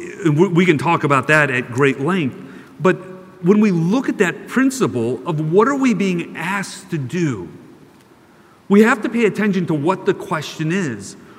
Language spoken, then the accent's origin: English; Houston, Texas, United States; also born or lived in Austin; I grew up in Houston. I went to school at Stephen of Austin State in Nacogdoches and co-founded a software company in 2002 and moved out to Austin, Texas.